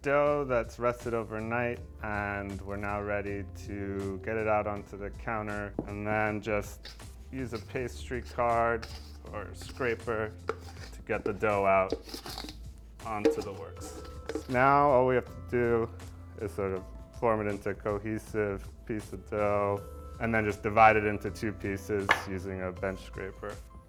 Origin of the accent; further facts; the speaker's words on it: Italy; Today we're talking pizza, something I feel super strongly about. I grew up in Italy